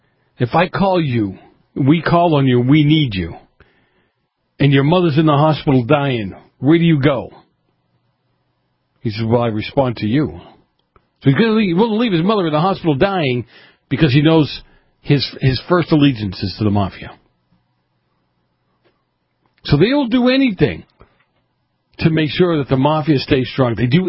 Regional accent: Boston, Massachusetts, United States; I grew up in Boston, in the north end of Boston.

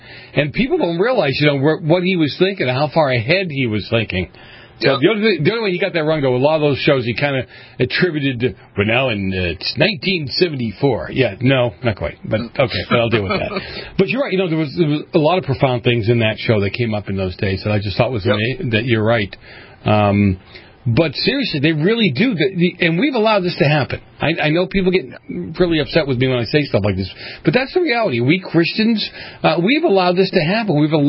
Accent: Boston, Massachusetts, United States; I mean, I'm from Boston, so it's a drummer.

